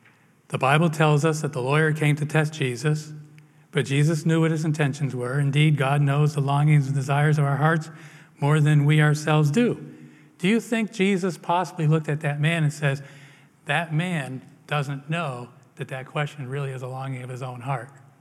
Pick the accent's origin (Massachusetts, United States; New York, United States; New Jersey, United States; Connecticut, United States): Massachusetts, United States; In the town where I grew up in Massachusetts, we had gravestones that went back to the 1600s in this old cemetery.